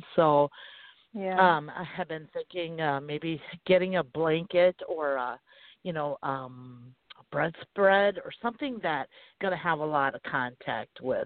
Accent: Wisconsin, United States; It reminded me of 20 miles north of my hometown here in Wisconsin

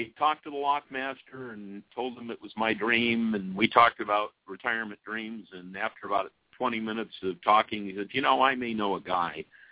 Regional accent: West Coast, United States; Well, I'm from the West Coast, and I figured if the boat was going to break, it didn't really matter where that happened.

